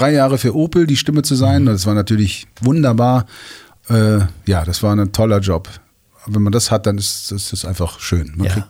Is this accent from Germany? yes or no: yes; Remagen, Rhineland-Palatinate, Germany; born there